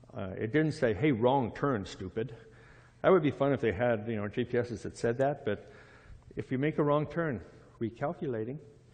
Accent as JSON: {"language": "English", "town": "Phoenix", "region": "Arizona", "country": "United States", "said": "I'm from Phoenix originally, so my sister and my brothers and friends are happy to have me back in that hot place called Arizona."}